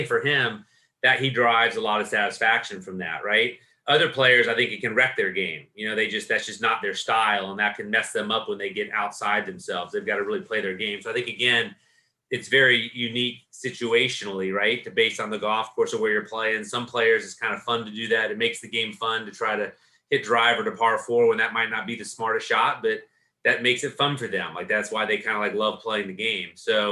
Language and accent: English; Jackson, United States; But I've always driven my whole life being a golfer and growing up in Jackson, which is such a big city